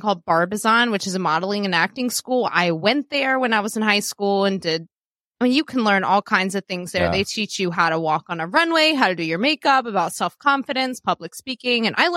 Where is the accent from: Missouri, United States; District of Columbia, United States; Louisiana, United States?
District of Columbia, United States; Washington; I'm from the Washington, D.C. area, so if anybody's from this area, you're most likely working for the government or you're a government contractor